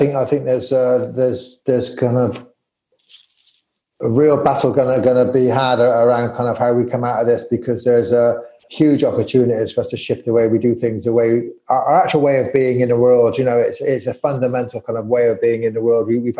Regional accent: United Kingdom; being a Brit myself.

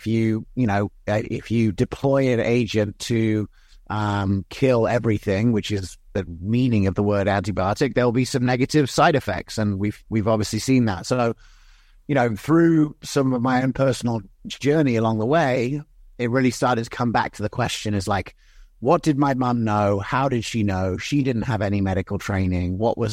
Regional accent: England, United Kingdom; born or raised there; also born or lived in United States

